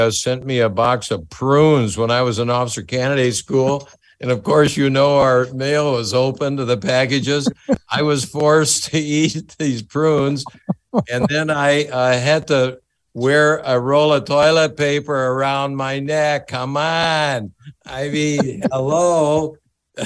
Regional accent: Sheboygan, Wisconsin, United States; I mean, I'm a kid from Sheboygan

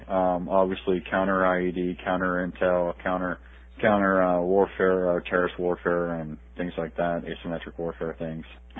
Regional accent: Arizona, United States; Well, I grew up in Arizona. Normal childhood. Came from a family of veterans.

